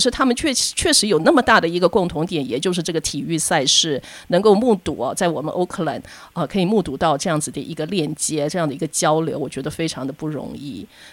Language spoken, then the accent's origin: Chinese; Taiwan; 我小时候在台湾的时候，那时候大概是1970年代吧